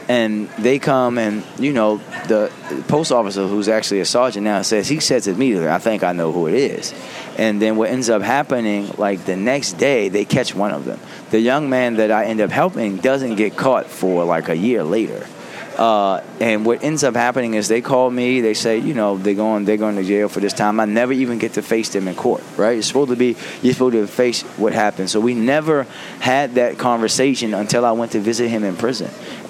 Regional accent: Baltimore, Maryland, United States; So, irony, growing up in Park Heights, I saw a lot of violence, saw a lot of crime. I was never the victim of it. Until I moved to my nice, quiet neighborhood in Northeast Baltimore, where I live now.

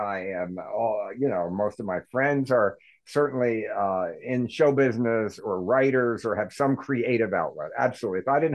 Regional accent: Baltimore, Maryland, United States; And somebody will come over to me and say, Oh, we're from Baltimore too. Like, I'm gonna say, oh, thank God. Thank God. I was so terrified being in this Paris airport without a Baltimore person.

